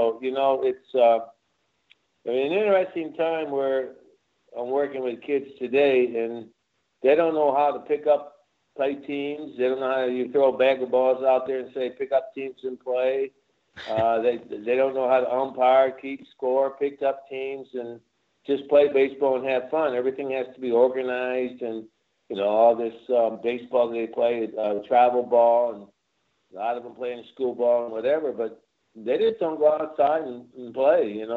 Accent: Detroit, Michigan, United States; I grew up in Detroit, you know, you draw a circle, you get in the middle of it, and you fight

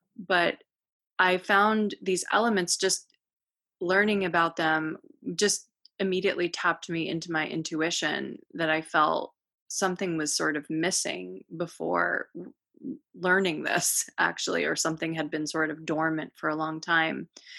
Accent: Rhode Island, United States; Me too. I grew up in Rhode Island.

